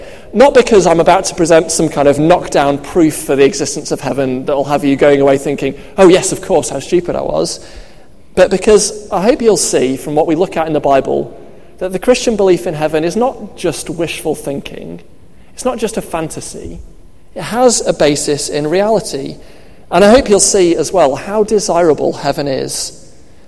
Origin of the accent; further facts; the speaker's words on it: Manchester, North West England, United Kingdom; I can only assume that she must have paid a visit to my hometown of Manchester shortly before writing that song to get some inspiration.